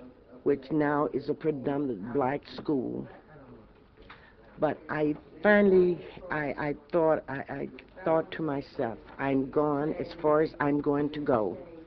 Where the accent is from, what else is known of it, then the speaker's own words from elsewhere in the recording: Natchez, Mississippi, United States; born there; moved away; I came here from the South in 1954. I love the South, but I came here because of the jobs, like most people that come from the South.